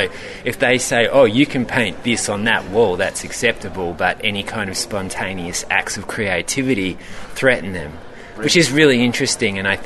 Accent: Australia; I love Australia, I'm Australian, I'm super proud of my country

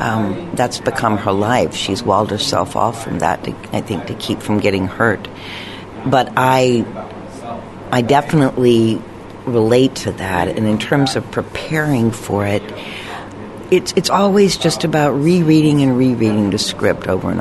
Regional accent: Tennessee, United States; I remember doing a film festival in my hometown in Tennessee

